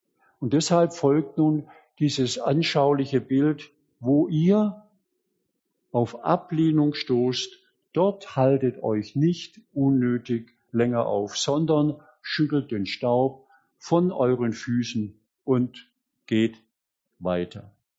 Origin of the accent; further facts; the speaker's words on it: Bietigheim-Bissingen, Baden-Württemberg, Germany; damals in Bietigheim-Bissingen, wo ich aufgewachsen bin.